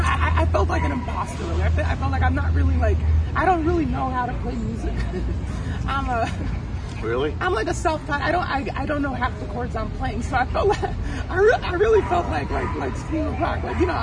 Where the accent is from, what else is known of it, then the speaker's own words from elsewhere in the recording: Puerto Rico; also born or lived in New York; I mean, I was born in New York, but 7 months old, I moved to Puerto Rico.